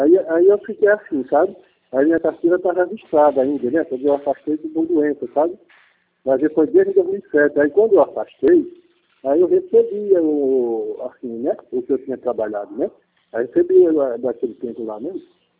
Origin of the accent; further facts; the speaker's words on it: Pernambuco, Brazil; eu sou daqui do estado mesmo, só que eu não sou daqui, criado aqui, eu sou pernambucano, eu venho de Pernambuco pra cá, mas já tá com 18 anos, né?